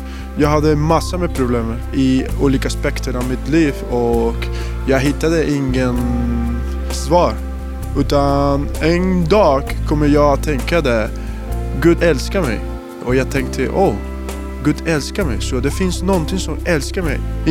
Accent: Colombia; Swedish is a second language; Jag är från Colombia. Jag hade inte varit kristna hela mitt liv, utan jag var ateister.

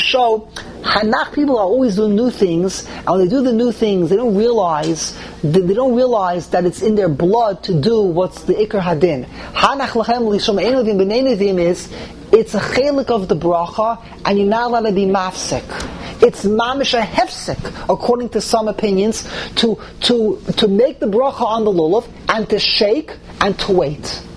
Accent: New York City, New York, United States; I grew up as a child, okay, I grew up in Lower East Side, in Young Israel

